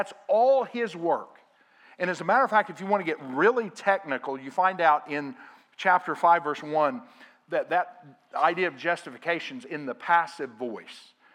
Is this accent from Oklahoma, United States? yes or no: yes; Nicoma Park, Oklahoma, United States; I tell everybody I grew up in Choctaw because nobody knows where Nakoma Park is. And so I tell people, I grew up in Choctaw, and they say, oh, yeah, I know Choctaw. We actually lived right outside of Choctaw in that little town, Nakoma Park.